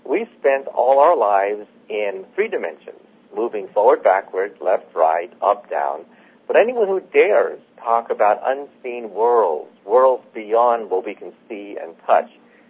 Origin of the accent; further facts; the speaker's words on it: California, United States; when I was a child growing up outside San Francisco, I used to spend hours watching the carp swimming in the Japanese tea garden.